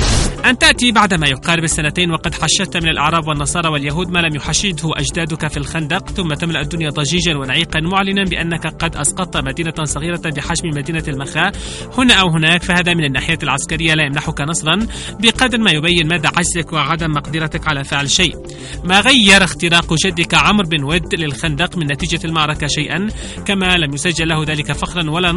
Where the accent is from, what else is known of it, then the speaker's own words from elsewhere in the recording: Yemen; ونحن كشعب يمني نفتخر بجيشنا ولجاننا الشعبية